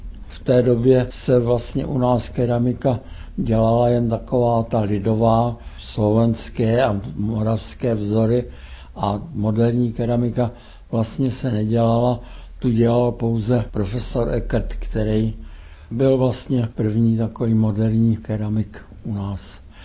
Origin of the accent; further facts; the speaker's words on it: Železný Brod, Liberec Region, Czechia; Původně jsem chtěl, jelikož jsem rodák ze Železného Brodu, tak jsem chtěl studovat na sklářské škole